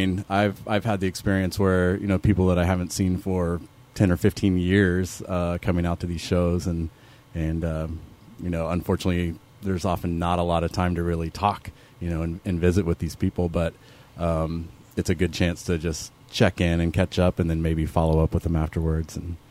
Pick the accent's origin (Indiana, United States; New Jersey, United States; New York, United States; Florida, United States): Indiana, United States; I grew up in Indiana.